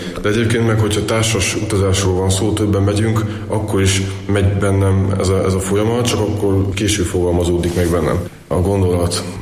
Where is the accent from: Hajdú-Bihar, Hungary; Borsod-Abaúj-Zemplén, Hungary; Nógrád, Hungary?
Borsod-Abaúj-Zemplén, Hungary; Sátoraljaújhely; born there; nem véletlenül szülővárosom Sátoraljaújhely, és ez az első kép innen indul